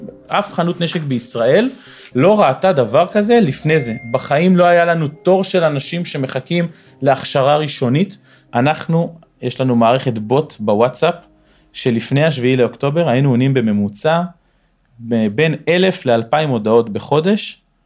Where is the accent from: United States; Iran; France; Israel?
Israel; Sha'ar Yishuv, Northern District; now in Afula, Israel; במקור אני משאר יישוב, יישוב מפונה, אנחנו היום גרים באפולה.